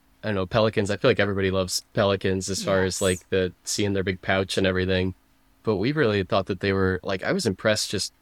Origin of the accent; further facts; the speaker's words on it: Sanibel, Florida, United States; I remember growing up on Sanibel, there's all these posts, you know, for osprey nests